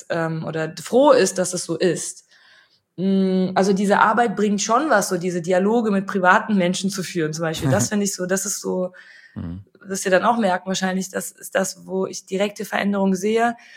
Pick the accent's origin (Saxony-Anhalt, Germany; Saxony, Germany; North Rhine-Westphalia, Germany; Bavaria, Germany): North Rhine-Westphalia, Germany; Cologne; Aber Köln ist meine Heimat.